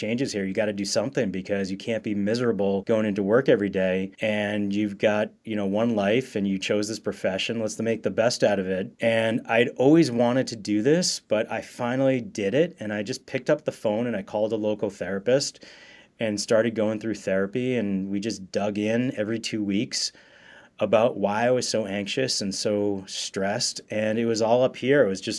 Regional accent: Massachusetts, United States; I'm from Massachusetts and I ended up going to Tulane University undergrad.

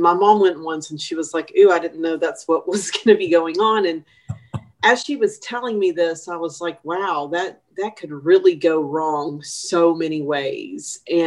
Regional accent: Texas, United States; I'm not a big gun fan, but however, growing up in East Texas, my dad and my granddad were hunters

